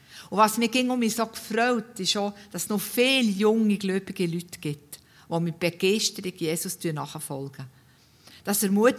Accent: Switzerland; Wir haben als Schweizer ja wirklich viel Grund zum Danken, dass wir so in einem wunderschönen Land leben dürfen, mit so vielen schönen Landschaften.

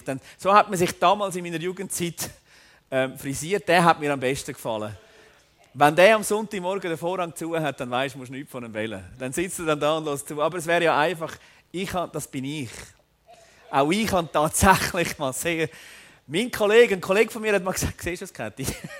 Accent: Schlieren, Zurich, Switzerland; wir sind in Schlieren bei Zürich aufgewachsen. Und ich habe dort gelebt.

